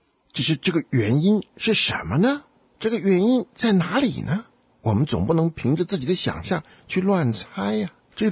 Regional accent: China; 当然我们中国人在读这个话的时候啊，得小心一点

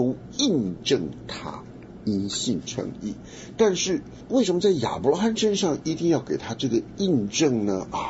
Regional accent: Taiwan; 我从台湾来就对这个话非常敏感了

